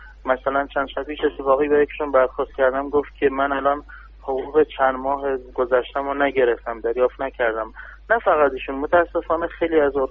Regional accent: Kurdistan, Iran; now in Shush, Iran; به عنوان یه ایرانی عرضم به حضور. دوم اینکه بنده غیر بومی هستم، بچه خوزستان نیستم، بچه استان کردستانم که ساکن شوش دانیالم.

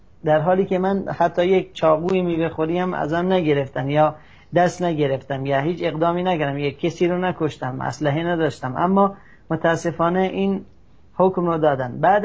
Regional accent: Sanandaj, Kurdistan, Iran; به دنیا آمدم و دغدغه‌های مذهبی داشتم و یک اهل شهر سنندج هستم و کرد هستم.

